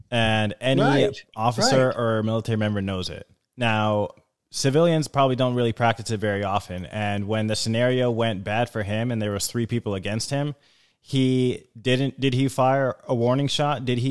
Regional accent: Georgia, United States; You know, people in Atlanta, I'm from Georgia, and when you go to Atlanta, usually you carry a weapon on you

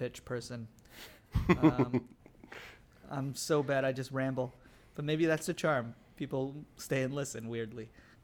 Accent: Texas, United States; Growing up in Texas, I was very lucky because I had a group of friends that were just very nurturing

